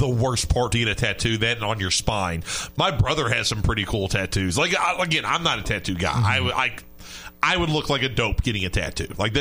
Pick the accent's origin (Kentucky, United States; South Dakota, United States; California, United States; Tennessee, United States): Kentucky, United States; Louisville; So, of course, I'm from Louisville.